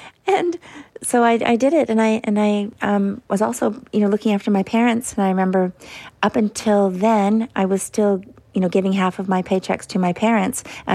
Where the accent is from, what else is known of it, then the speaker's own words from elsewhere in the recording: Ladysmith, British Columbia, Canada; It's just a tiny town, one street of stores.